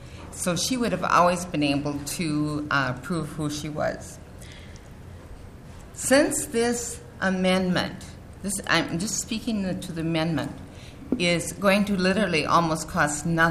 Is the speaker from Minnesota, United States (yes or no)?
yes; St. Paul, Minnesota, United States; from St. Paul, Minnesota, and I'm with Voter ID 4 Minnesota.